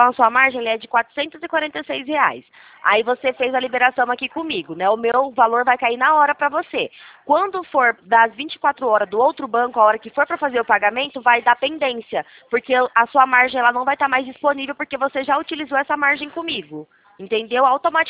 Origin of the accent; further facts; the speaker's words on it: Leme, São Paulo, Brazil; Eu sou de Leme, São Paulo, né, interior de São Paulo.